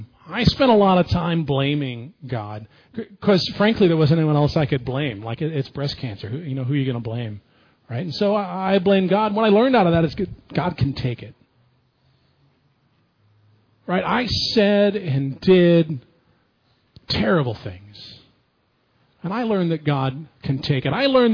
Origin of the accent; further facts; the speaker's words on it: California, United States; also born or lived in Florida, United States; I was born in South Florida. To a guy who had a theater degree. I didn't mention that last service. And then when I was about 5 years old, my mom and dad moved us all to Southern California.